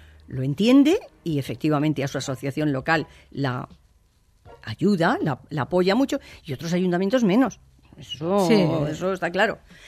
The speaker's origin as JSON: {"language": "Spanish", "town": "Burjassot", "region": "Valencian Community", "country": "Spain", "said": "Un grupo de comerciantes de mi pueblo, yo soy de Burjasot"}